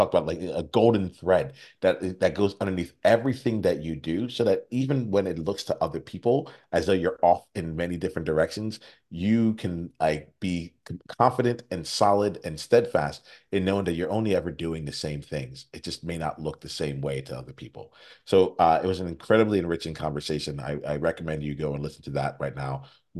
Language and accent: English; New Jersey, United States; I grew up in South Jersey. So there's more than one way to get to the Cherry Hill Mall